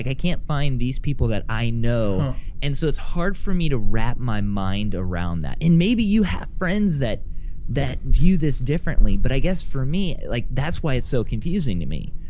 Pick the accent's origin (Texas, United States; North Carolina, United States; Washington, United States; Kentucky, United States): Texas, United States; And so I'm from Texas, and so a lot of my – most of my friends on Facebook